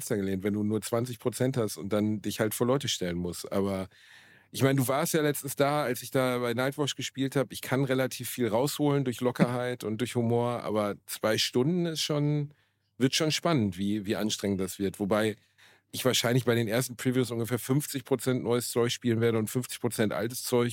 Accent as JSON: {"language": "German", "town": "Gelsenkirchen", "region": "North Rhine-Westphalia", "country": "Germany", "tie": "born or raised there", "said": "in meiner Heimatstadt in einem kleinen Club, dem Wohnzimmer Gelsenkirchen"}